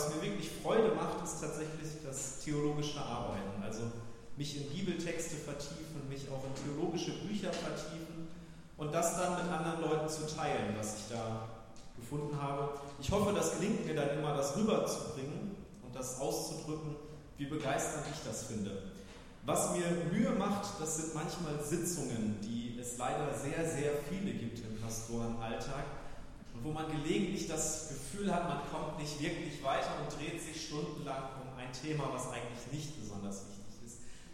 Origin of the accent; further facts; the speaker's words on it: Leer, Lower Saxony, Germany; also born or lived in Münster; now in Hanover, Germany; Ich bin in Münster geboren und dann in Leer in Ostfriesland aufgewachsen. Aber wir sind jetzt seit Oktober letzten Jahres hier in Hannover.